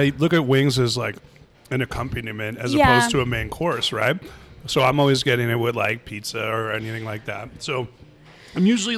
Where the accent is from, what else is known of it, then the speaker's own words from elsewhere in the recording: New Jersey, United States; But I was saying, because, you know, I'm from Jersey, and my dad lives in upstate New York, the char is something that is specific to where kind of we grow up, right?